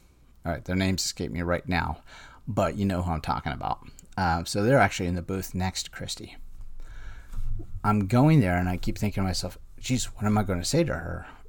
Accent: Illinois, United States; I go, "Yeah, I'm from the Chicagoland area."

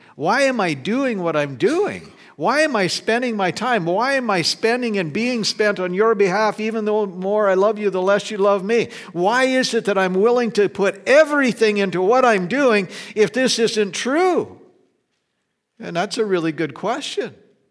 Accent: Wolf Point, Montana, United States; moved away; I grew up in Wolf Point. We lived there until 1969, and then moved from there to here.

